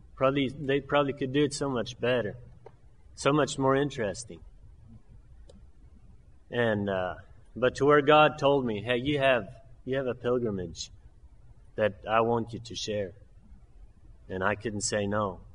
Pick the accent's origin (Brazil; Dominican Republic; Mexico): Mexico; first language German; English is a second language; And so I grew up in Mexico. That was my home country. My parents, they still speak the German. If we go there, we will speak German. My schooling was mainly German. Later years, I had some English.